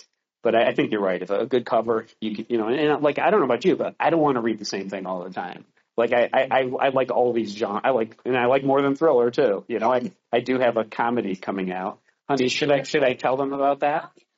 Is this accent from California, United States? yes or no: no; Boston, Massachusetts, United States; now in Tampa, United States; No, I'm from Boston.